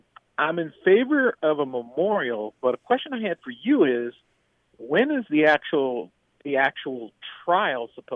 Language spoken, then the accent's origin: English; Minneapolis, Minnesota, United States; I'm a former Minneapolis resident. In fact, I grew up in Minneapolis